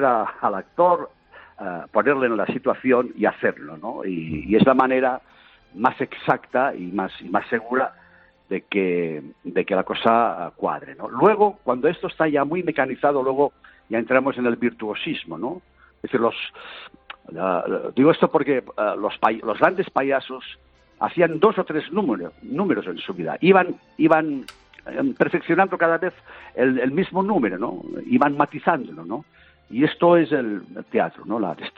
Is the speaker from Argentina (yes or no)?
no; Torelló, Catalonia, Spain; Torelló, y a los de Torelló nos llaman pescayunas.